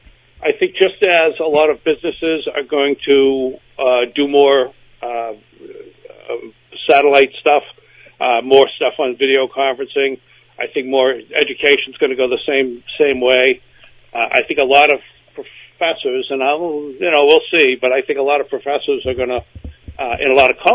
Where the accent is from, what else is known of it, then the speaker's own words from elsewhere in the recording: United States; I'm an American. I should certainly have 4 or 5.